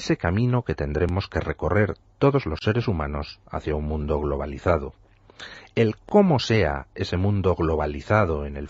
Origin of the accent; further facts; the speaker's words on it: Spain; soy como soy precisamente por haber nacido cuando y donde he nacido. Me guste o no me guste, soy español.